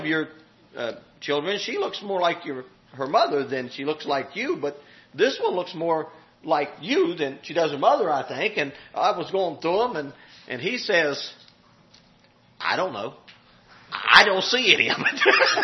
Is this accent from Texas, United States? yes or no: no; West Virginia, United States; I ended up mentioning I was from West Virginia, and one of them said, well, I knew you wasn't from Kansas.